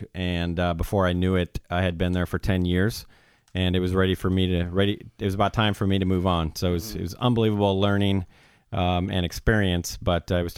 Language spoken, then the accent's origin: English; San Diego, California, United States; also born or lived in Iowa, United States; but pretty much grew up in the San Diego area.